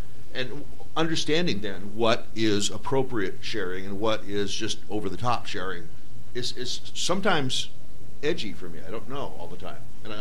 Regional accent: Oregon, United States; for example, I'm from Oregon. We've legalized recreational marijuana, but that's a state thing, not a federal thing.

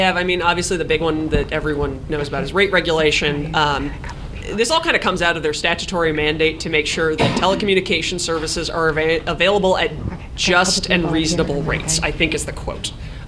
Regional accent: Middletown, New Jersey, United States; what, Middletown, New Jersey. No, we're just not going to give them phone service anymore. It's my hometown.

